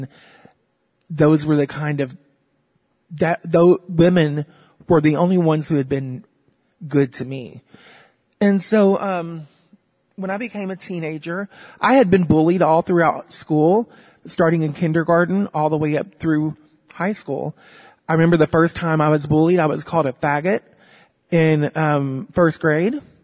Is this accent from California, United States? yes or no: no; Arkansas, United States; born there; I was born into a very dysfunctional family in the South. Actually, I was born in Arkansas, so it's the real South.